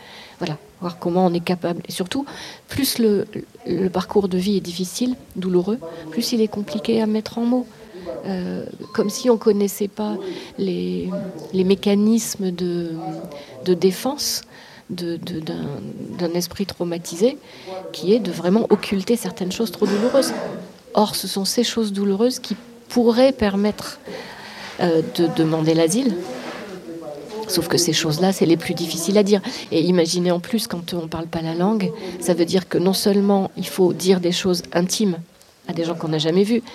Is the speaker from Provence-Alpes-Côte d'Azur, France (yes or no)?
yes; Briançon, Provence-Alpes-Côte d'Azur, France; born there; Briançon, c'est aussi ma ville natale, et que j'y ai quand même plein d'attaches aussi.